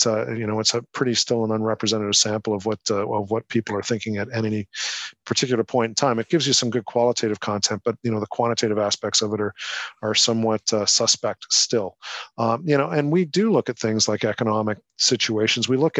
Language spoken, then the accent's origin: English; Canada; I'm Canadian